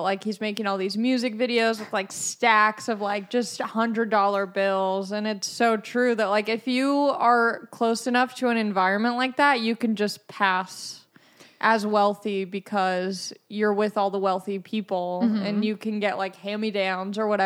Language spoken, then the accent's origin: English; Long Beach, California, United States; Well, I'm from Long Beach, but I went to school in, like, Orange County. And I went to Los Alamitos High School.